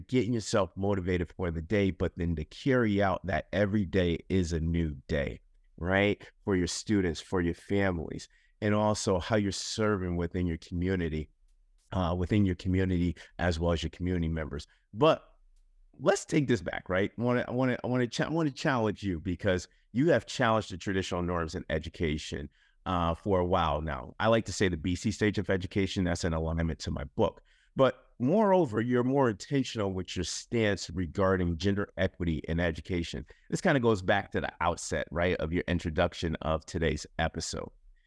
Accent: East Coast, United States; You know, I'm from the East Coast. We say

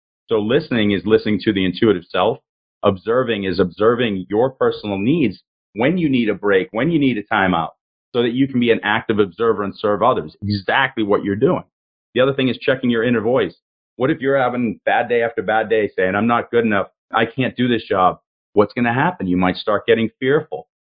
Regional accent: Peabody, Massachusetts, United States; think of growing up in Peabody, the way men saw women, it was a conquest.

